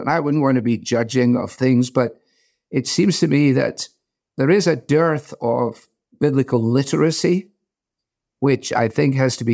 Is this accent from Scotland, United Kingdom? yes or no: yes; Scotland, United Kingdom; And I think when I go back to Scotland, my friends back there think that my accent has been destroyed after 40 years here.